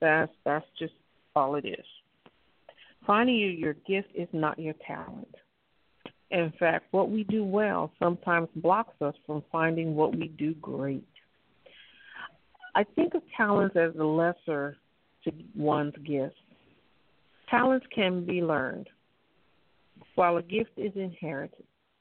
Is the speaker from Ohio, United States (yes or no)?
yes; Cleveland, Ohio, United States; now in California, United States; I come from the Midwest, Cleveland, Ohio, and so we're workaholics back there. We work and we work and we work, and we don't just work one job, we work three or four jobs. So I came to California